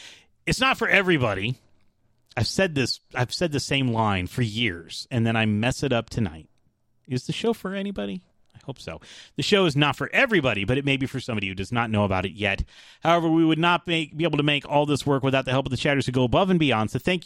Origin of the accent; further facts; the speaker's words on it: Atlanta, Georgia, United States; I'm from the South. I'm not from the Deep South. There's a difference between I grew up in Atlanta and I grew up in the Mississippi River Delta.